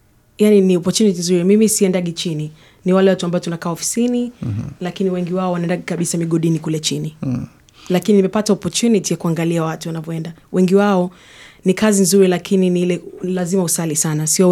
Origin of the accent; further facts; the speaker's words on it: Moshi, Kilimanjaro, Tanzania; now in Perth, Australia; mamangu ni Mnyarwanda, babangu Mtanzania, lakini nimezaliwa na nililelewa Tanzania. Nimekuja hapa Australia 12 years ago. Tukahamia Perth.